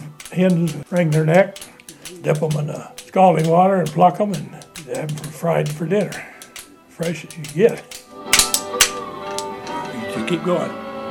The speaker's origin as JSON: {"language": "English", "region": "Missouri", "country": "United States", "said": "Since I'm from Missouri, I always start my students"}